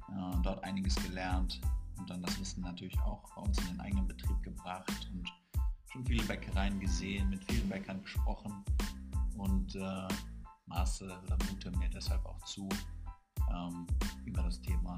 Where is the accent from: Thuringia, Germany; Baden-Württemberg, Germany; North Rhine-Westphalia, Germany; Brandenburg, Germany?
North Rhine-Westphalia, Germany; Düsseldorf; ich bin erstmal 23 Jahre alt. Wir kommen beide aus Düsseldorf